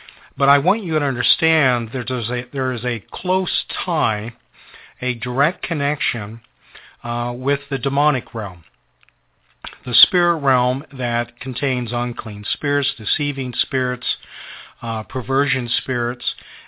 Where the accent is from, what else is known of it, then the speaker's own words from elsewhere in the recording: United States; to dumb us down as an American people